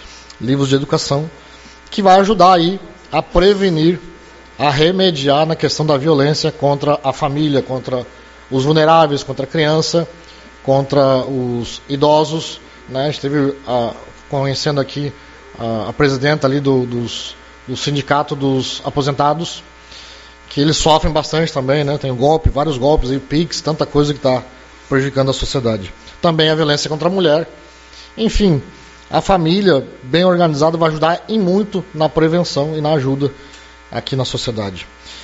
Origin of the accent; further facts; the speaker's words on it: Cachoeirinha, Rio Grande do Sul, Brazil; also born or lived in Argentina; Sou de Cachoeirinha, cidade lá da Grande Porto Alegre, uma família pobre